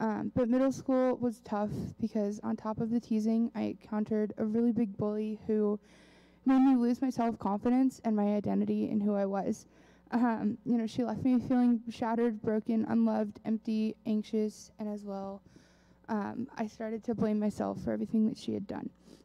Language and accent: English; Colorado, United States; I'm from Colorado, but I grew up going to church, you know, every Sunday.